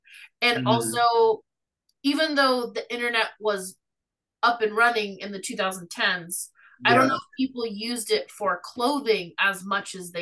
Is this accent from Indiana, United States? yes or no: no; California, United States; But like, I grew up in California, where I'm surrounded by, like, tons and tons and tons and tons of resources